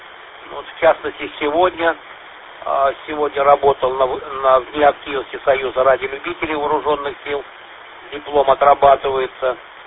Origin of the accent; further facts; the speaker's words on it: Shchekino, Tula Oblast, Russia; у меня жена сама из Рязани, я из Щекина, жена из Рязани.